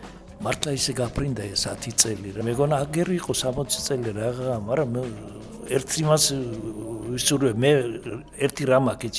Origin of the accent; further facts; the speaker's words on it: Batumi, Adjara, Georgia; მაგრამ ბათუმელი ვარ მე, ბათუმი ვარ.